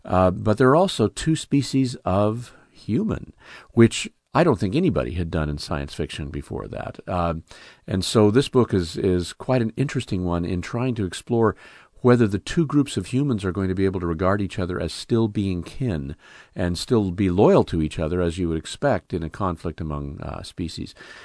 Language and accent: English; California, United States; also born or lived in Mesa, Arizona; growing up in California. But now I was in Mesa, Arizona, went into the junior high library there